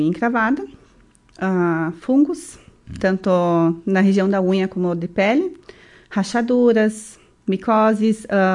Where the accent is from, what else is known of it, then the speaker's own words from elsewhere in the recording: Maranhão, Brazil; Sim, sou maranhense.